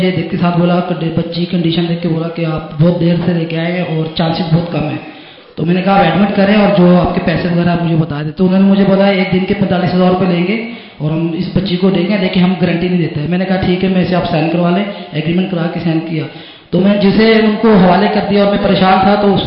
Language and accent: Urdu; Karachi, Sindh, Pakistan; اور میں کراچی سے ہوں.